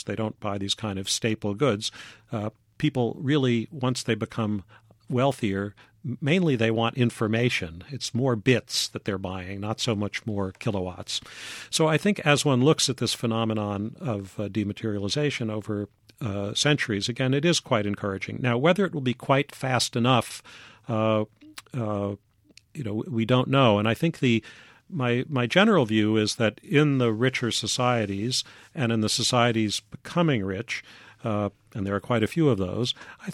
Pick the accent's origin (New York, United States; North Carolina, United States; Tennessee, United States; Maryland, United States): New York, United States; New York City; I was born and raised in New York City, so I have a New Yorker's view of the world.